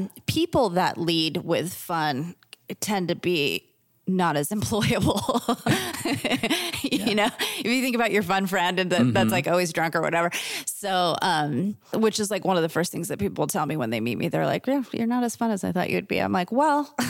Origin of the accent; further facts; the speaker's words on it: Florida, United States; because I'm from South Florida